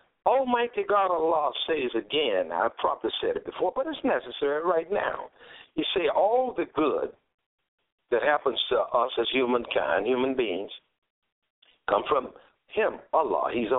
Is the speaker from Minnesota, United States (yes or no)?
no; Durham, North Carolina, United States; Well, I'm from the South, and in my neighborhood called Haiti, in Durham, North Carolina, we had, just in the neighborhood, there wasn't no farm, but you would have thought you was on a farm because we grew our own food